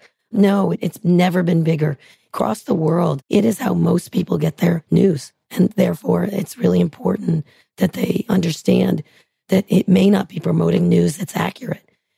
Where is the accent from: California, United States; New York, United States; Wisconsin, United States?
California, United States; San Francisco; I'm from San Francisco and all that brings to it.